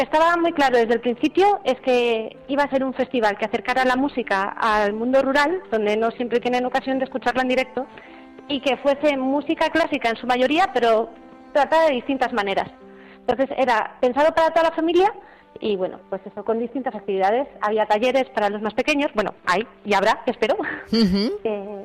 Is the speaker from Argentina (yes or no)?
no; Madrid, Community of Madrid, Spain; Pues yo soy de Madrid, centro.